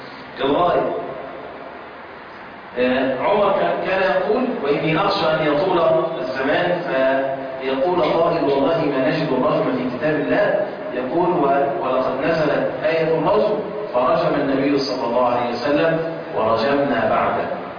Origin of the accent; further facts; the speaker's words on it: Egypt; الطفل عندنا في مصر الآن يبقى عنده 17 سنة ونص